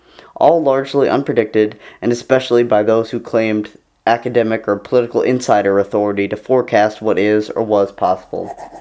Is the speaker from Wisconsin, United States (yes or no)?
yes; Wisconsin, United States; I'm from Wisconsin. I recall the 1950s when Senator Joe McCarthy had everyone trembling for fear of being called a communist. It was pretty dark in Wisconsin in the 1950s.